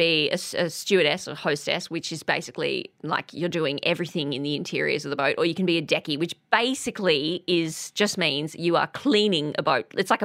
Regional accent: Australia

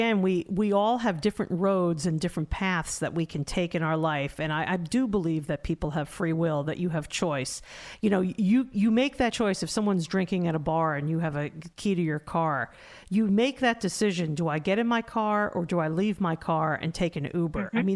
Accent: New Jersey, United States; now in Memphis, United States; he grew up here in Memphis and I grew up in New Jersey.

